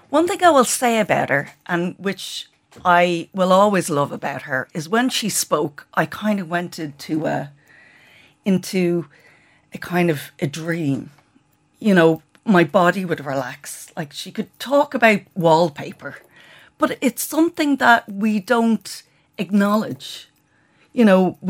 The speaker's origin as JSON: {"language": "English", "town": "Blackrock", "region": "Leinster", "country": "Ireland", "tie": "born or raised there", "also_born_or_lived": "England", "said": "I was born in England in a very fancy hospital because she was fancy. And then I was put in an orphanage in Blackrock."}